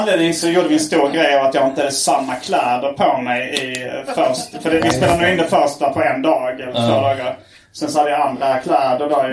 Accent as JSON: {"language": "Swedish", "town": "Lund", "region": "Skåne", "country": "Sweden", "accent": "Lund dialect", "said": "Det är kanske bara min vanliga dialekt."}